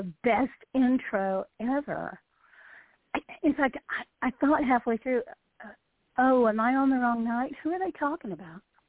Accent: the South, United States; and I'm a Southerner, so I'm especially guilty of this, polite at all costs.

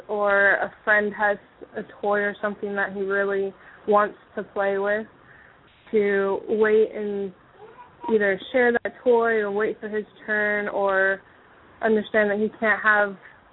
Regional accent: Kentucky, United States; from Kentucky.

